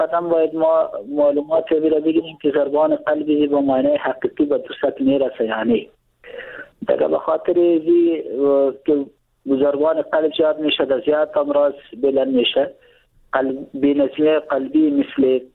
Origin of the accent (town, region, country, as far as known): Afghanistan